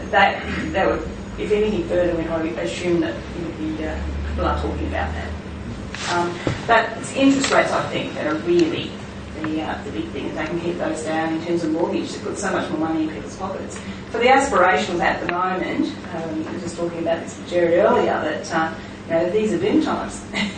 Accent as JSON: {"language": "English", "town": "Sydney", "region": "New South Wales", "country": "Australia", "tie": "born or raised there", "said": "the ones I grew up in Western Sydney"}